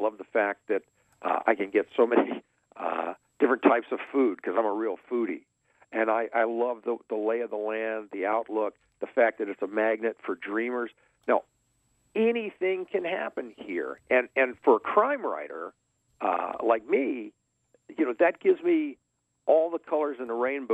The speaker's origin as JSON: {"language": "English", "region": "Louisiana", "country": "United States", "lives_now": "Los Angeles, United States", "said": "I was really young when I moved from Louisiana to Los Angeles."}